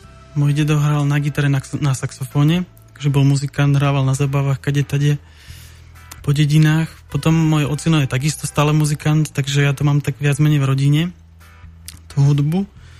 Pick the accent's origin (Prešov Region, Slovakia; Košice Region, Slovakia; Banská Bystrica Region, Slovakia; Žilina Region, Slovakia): Žilina Region, Slovakia; Martin; Ja som úplne presne z Martina.